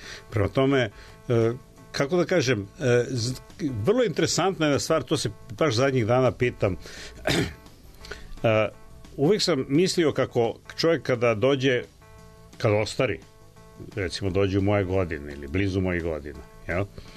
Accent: Belgrade, Serbia; born there; Imam 68 godina, rođen sam u Beogradu

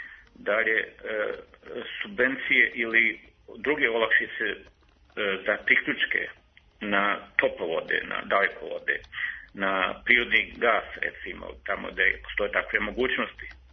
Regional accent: Šumadija and Western Serbia, Serbia; Ja sam sa Plane Zlatar, tako da mi je to jako, nažalost, poznato.

